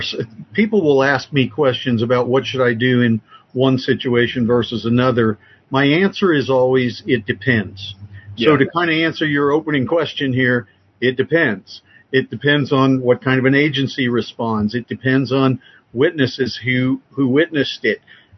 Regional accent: Ohio, United States; also born or lived in Florida Keys; I had a 12-year career in law enforcement in my home state of Ohio.

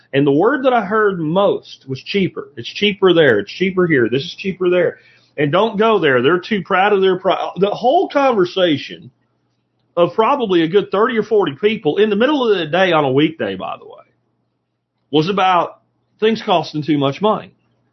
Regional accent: Minersville, Pennsylvania, United States; I went back to my hometown in rural Pennsylvania, a place called Minersville.

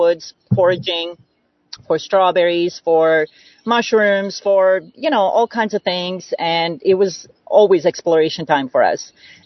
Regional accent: Croatia; Well, I'm from Croatia, which is ex-Yugoslavia. And when we were kids, we lived out in the country.

